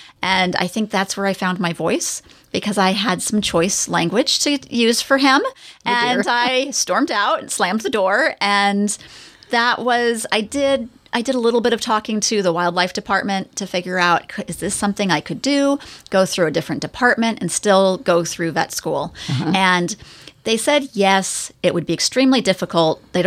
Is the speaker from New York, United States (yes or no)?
no; Kirkland, Washington, United States; No, I was actually raised in Kirkland, Juanita area, and that's where I grew up.